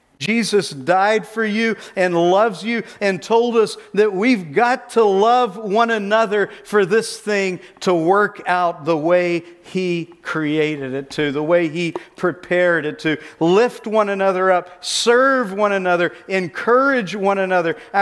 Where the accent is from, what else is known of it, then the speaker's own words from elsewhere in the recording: Gulf Coast, United States; I grew up on the Gulf Coast near Louisiana where we ate barbecued crab fresh out of the Gulf of Mexico.